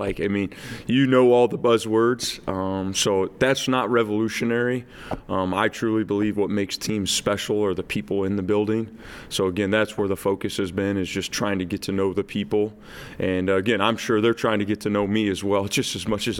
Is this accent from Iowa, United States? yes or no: yes; Algona, Iowa, United States; I'm from Algona, Iowa. We have a McDonald's, Subway, and a church in Algona, Iowa.